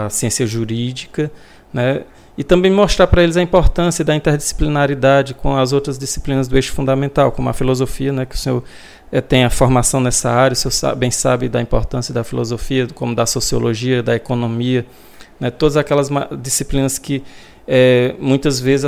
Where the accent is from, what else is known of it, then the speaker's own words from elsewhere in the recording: Paulistana, Piauí, Brazil; eu sou natural de Paulistana, que é uma cidade aqui do Piauí, ali da região de Picos